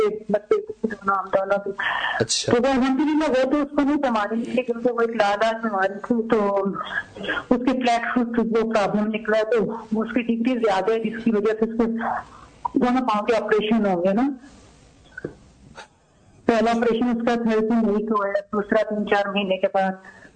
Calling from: Germany; میں جرمنی سے بات کر رہی ہوں.

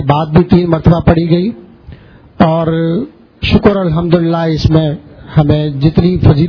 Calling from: Lahore, Punjab, Pakistan; میرا تعلق لاہور سے ہے،

